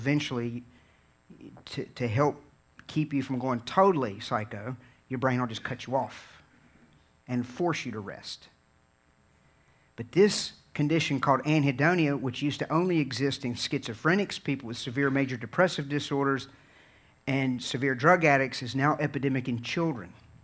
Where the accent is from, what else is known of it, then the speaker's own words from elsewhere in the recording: Virginia, United States; I'm telling everybody we're from Virginia